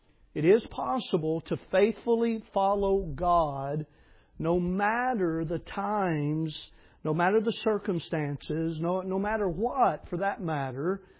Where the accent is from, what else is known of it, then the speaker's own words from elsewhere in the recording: Tennessee, United States; But that's just me. I'm from Tennessee.